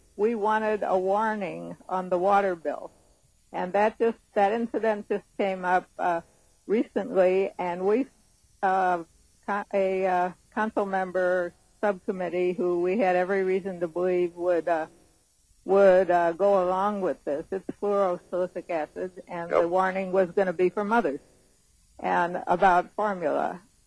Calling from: Austin, Texas, United States; I'm calling from Austin, Dr. Stan.

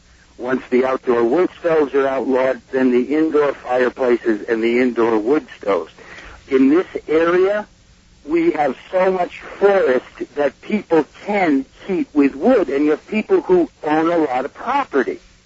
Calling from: New York, United States; I'm calling from the Mid-Hudson Valley.

